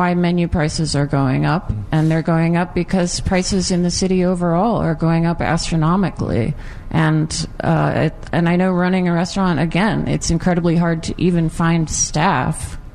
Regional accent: Seattle, Washington, United States; And having grown up here, I grew up on Capitol Hill, I've seen that happen.

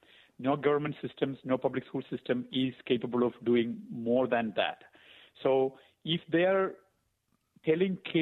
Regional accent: India; moved away as an adult; now in United States; I am from India. I'm an immigrant from India. I'm an engineer by profession. Came to U.S. for my master's degree in engineering.

